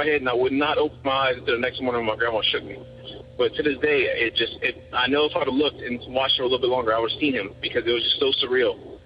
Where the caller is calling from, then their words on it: Lafayette, Louisiana, United States; I'm calling from Lafayette, Louisiana, and I had a ghost story for you that actually happened to me when I was about 16 years old.